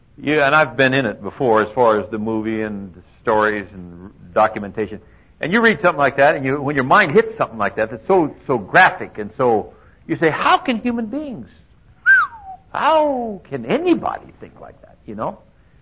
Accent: California, United States; I'm from Southern Cal, you know, and you, little San Bernardino Mountains are pretty

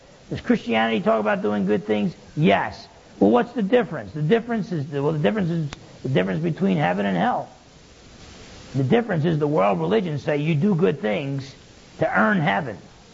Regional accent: New Jersey, United States; now in Washington, United States; And I said, well, I'm from New Jersey originally.

